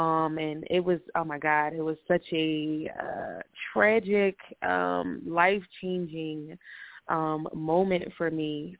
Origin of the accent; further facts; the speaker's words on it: Philadelphia, Pennsylvania, United States; now in Minnesota, United States; I'm from Philadelphia, Pennsylvania, fully born and raised. I currently live in Minnesota